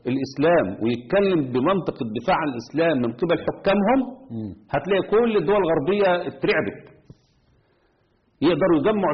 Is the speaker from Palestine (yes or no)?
no; Egypt; انت يعني تخيل مثلا احنا عندنا في مصر